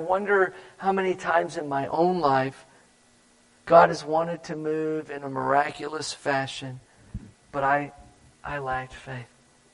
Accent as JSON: {"language": "English", "region": "Florida", "country": "United States", "tie": "born or raised there", "said": "I grew up in Florida, my dad was a pastor, and so I ran the church, you know, just like most little tykes"}